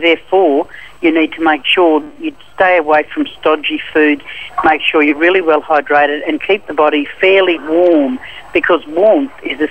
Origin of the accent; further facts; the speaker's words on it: Melbourne, Victoria, Australia; now in Sydney, Australia; here in Sydney, I'm in Sydney at the moment, I come from Melbourne.